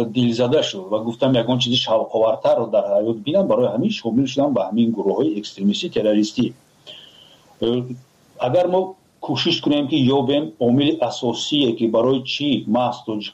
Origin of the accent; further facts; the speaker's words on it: Tajikistan; ما تاجیک هستیم